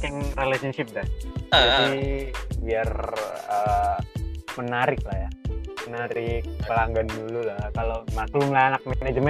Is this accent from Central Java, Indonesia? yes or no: no; Sidoarjo, East Java, Indonesia; now in Bogor, Indonesia; Lahir di Sidoarjo tanggal 10 Desember 99. Gue sekarang ada di Bogor, tapi gue sekarang kuliah di Kalimalang di Bekasi.